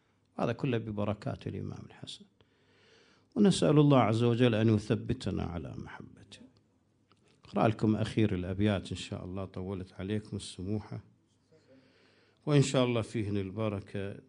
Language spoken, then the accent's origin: Arabic; Iraq; شوفها هناك يسمونها عندنا بالعراق ماجينة، وهنا يسمونها قرقعان